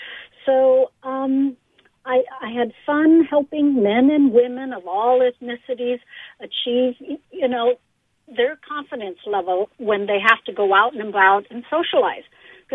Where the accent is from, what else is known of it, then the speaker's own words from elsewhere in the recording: United States; the Chinese historically were known, and I'm Chinese American myself.